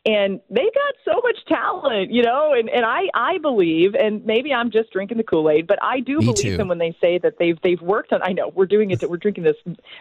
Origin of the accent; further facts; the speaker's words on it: Atlanta, Georgia, United States; also born or lived in Florida; Like, I'm from Atlanta and then went to Florida, so we didn't really do that.